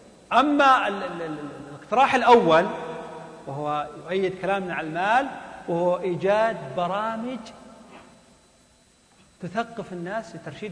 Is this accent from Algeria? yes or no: no; Saudi Arabia; عندنا في السعودية